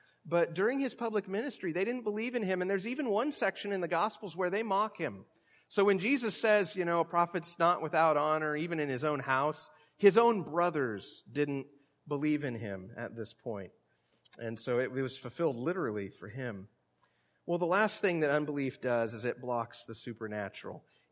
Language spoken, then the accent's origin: English; West Coast, United States; I grew up on the West Coast, and I don't need anybody knowing the stories of what I did in high school and college. So that's why I'm out here in Virginia.